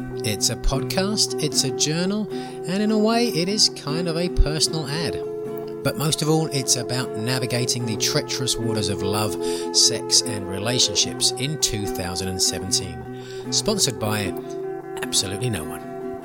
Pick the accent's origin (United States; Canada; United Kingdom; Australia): United Kingdom; England; growing up in England